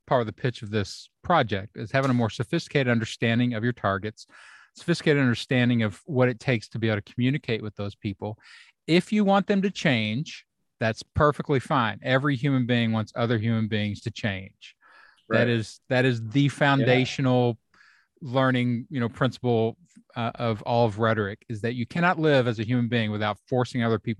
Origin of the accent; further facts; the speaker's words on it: Kentucky, United States; I grew up in Kentucky and I know this culture very well.